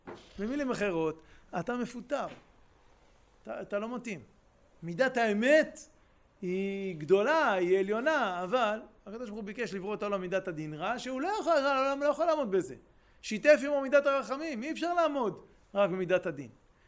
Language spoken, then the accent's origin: Hebrew; Nov, Northern District, Israel; now in Holon, Israel; אני גדלתי במושב דתי, במושב נוב ברמת הגולן.